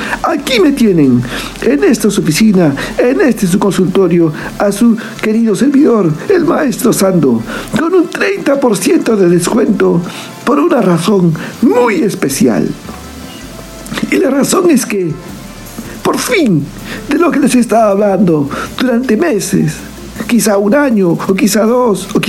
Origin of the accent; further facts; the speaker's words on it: Peru; Porque yo soy peruano, no como estos extranjeros que vienen a robarnos todos nuestros conocimientos. No, porque yo soy tan peruano como ustedes.